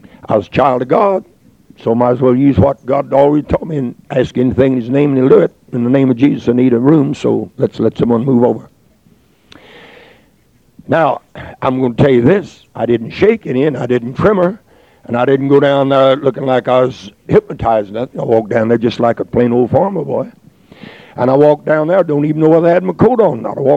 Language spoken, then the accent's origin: English; Texas, United States; Sir, I am a preacher from Texas. And I get off once a year to take a little trip.